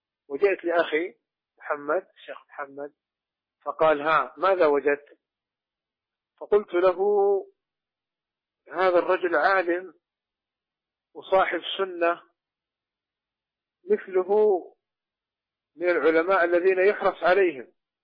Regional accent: Saudi Arabia

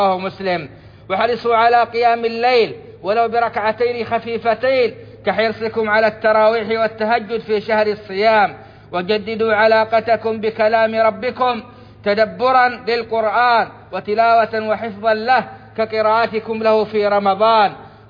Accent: Saudi Arabia; بلادنا السعودية

